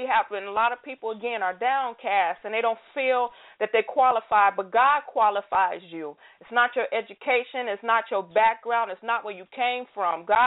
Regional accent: Chicago, Illinois, United States; I'm from Chicago. My family is from Mississippi. The furthest I've ever been was California and maybe from New York and D.C., but I've never been out of the country.

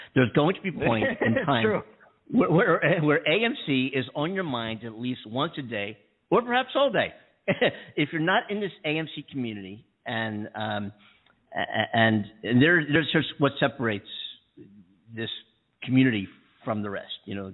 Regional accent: East Coast, United States; I'm from the East Coast, you know, but I'm, you know, been here 6 years, whatever now.

